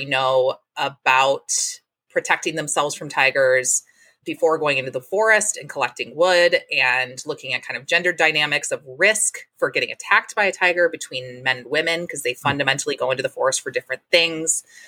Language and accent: English; Milwaukee, Wisconsin, United States; Like I said, born and raised in Milwaukee, middle of the city. I grew up across the street from a major city hospital